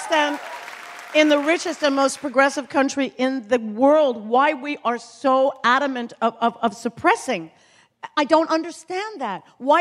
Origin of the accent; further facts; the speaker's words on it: New York, United States; musical touchstones in my life growing up on Long Island